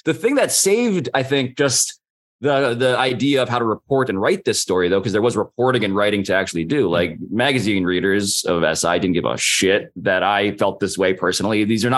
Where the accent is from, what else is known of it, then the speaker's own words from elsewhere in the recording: Manhattan, New York, United States; the fact that I'm Asian American, I'm Filipino, the fact that I was born and raised in Manhattan, like not far from Madison Square Garden, walking distance